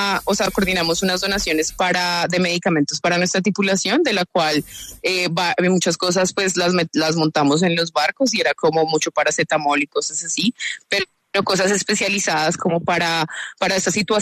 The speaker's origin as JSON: {"language": "Spanish", "country": "Colombia", "said": "nosotros somos colombianos, somos una organización pequeña"}